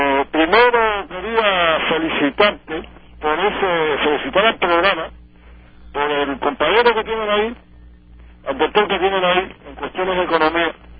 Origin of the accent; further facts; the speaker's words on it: Cuba; ponemos a dialogar como ciudadano cubano normal y corriente que soy